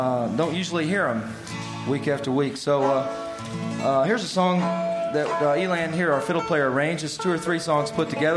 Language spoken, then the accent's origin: English; Florida, United States; All right, well, we're from Pinellas County, and in all of Pinellas County, there's only one place really that we know of that supports and encourages acoustic music